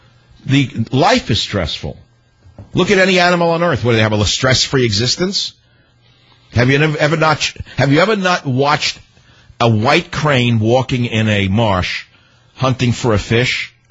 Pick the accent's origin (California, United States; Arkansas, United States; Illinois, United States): California, United States; San Francisco; Let's go to KSFO in San Francisco. Mark, thanks for calling from my hometown.